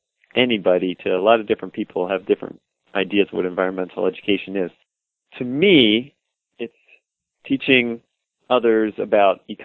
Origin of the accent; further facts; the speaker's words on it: Pittsburgh, Pennsylvania, United States; also born or lived in Donora, United States; I grew up in the suburbs of Pittsburgh. My dad is a Lutheran minister, and we moved to a small town